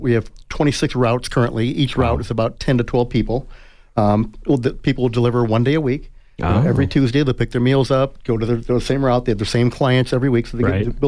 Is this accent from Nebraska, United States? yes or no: yes; Omaha, Nebraska, United States; moved away as an adult; My background, I'm originally from Omaha, Nebraska.